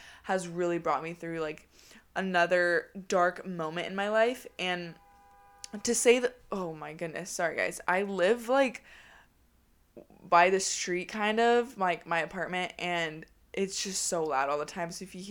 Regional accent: Sacramento, California, United States; now in Los Angeles, United States; I moved from my hometown from Sacramento to LA, and it still hasn't hit me yet because I have never moved out in my entire life.

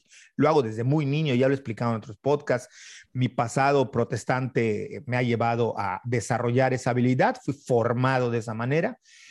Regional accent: Mérida, Yucatán, Mexico; Soy yucateco de mera cepa y sé dónde está todo

